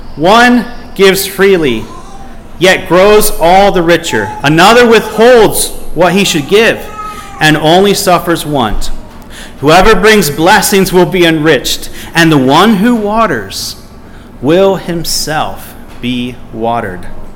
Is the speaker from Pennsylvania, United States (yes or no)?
yes; Philadelphia, Pennsylvania, United States; also born or lived in Miami; My family, we grew up in Philadelphia. I was born in Miami, Florida, grew up in Philadelphia.